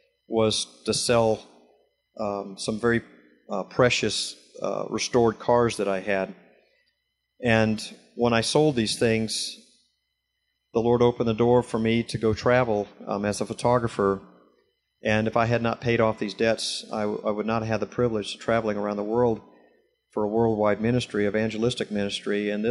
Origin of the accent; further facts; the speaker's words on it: United States; I grew up in the States for 56 years and I've been around it all my life